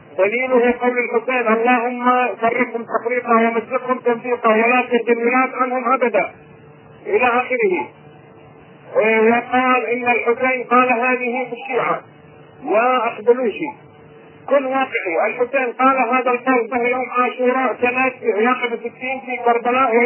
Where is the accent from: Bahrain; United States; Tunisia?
Bahrain; أنا من البحرين،